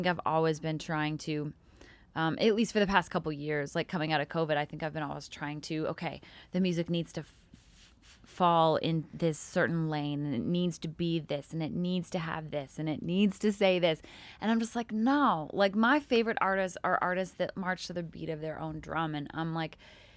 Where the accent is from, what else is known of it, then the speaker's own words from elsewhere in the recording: Calgary, Alberta, Canada; Canada, actually, where I am originally from. I'm from Calgary